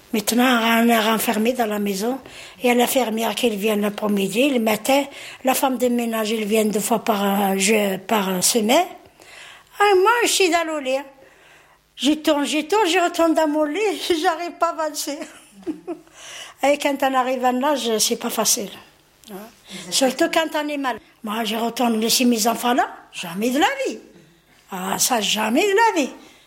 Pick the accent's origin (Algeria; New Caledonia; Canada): Algeria; now in France; Ici, je me sens français. Et quand je vais algérienne, je suis algérienne là-bas. Même ils me disent l'immigré, mais je suis algérienne quand même.